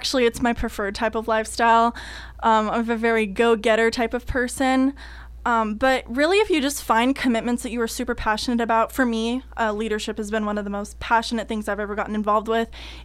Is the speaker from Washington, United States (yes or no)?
yes; Washington, United States; now in Roseburg, United States; So I grew up in Washington, in a really small town, and my school was like a 3A. So coming to Roseburg, to me, it's a big school.